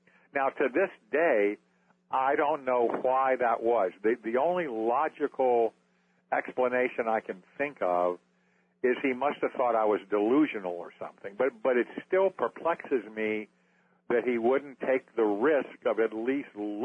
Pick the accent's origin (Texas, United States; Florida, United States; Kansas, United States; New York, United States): Florida, United States; I'm a schmuck from Florida and you work for AP